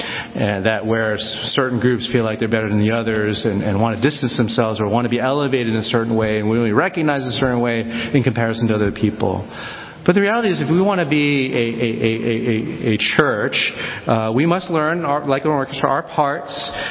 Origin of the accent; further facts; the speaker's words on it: United States; whether it be linguistically, I'm fully American, I only speak one language, right?